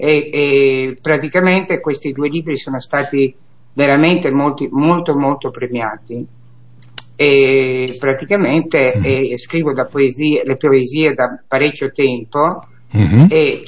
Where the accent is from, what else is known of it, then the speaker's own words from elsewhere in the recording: San Severo, Apulia, Italy; born there; sono nata a San Severo, in provincia di Foggia